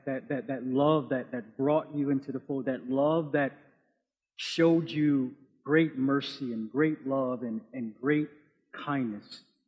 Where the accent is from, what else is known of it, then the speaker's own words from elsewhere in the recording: Buffalo, New York, United States; have fond memories of our connections together at the Linwood Church of Christ where I grew up in Buffalo.